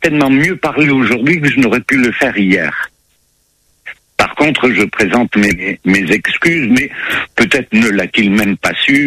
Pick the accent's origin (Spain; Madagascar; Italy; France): France; Bordeaux, Nouvelle-Aquitaine; Je suis bordelais.